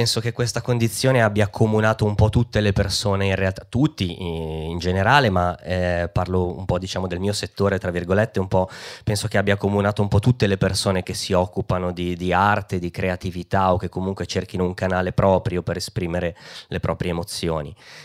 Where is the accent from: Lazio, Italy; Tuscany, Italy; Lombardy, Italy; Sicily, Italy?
Lombardy, Italy; Legnano; born or raised there